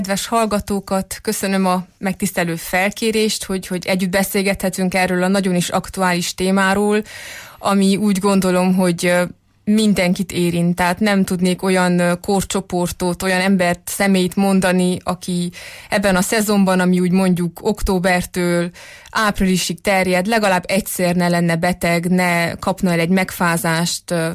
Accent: Brașov, Brașov County, Romania; now in Târgu Mureș, Romania; Én Brassóban nőttem fel, unitárius lelkész és magyar nyelv és irodalom tanárnő gyermekeként, egyke vagyok, nincsen testvérem

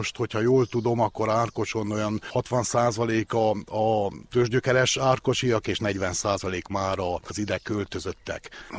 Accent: Sepsiszentgyörgy, Covasna, Romania; Én egyébként városi fiú vagyok, Sepsiszentgyörgyön születtem, és ott is nőttem fel, de a vidék az nem állt távol tőlem. A gyermekkoromat a nagymamáinál töltöttem

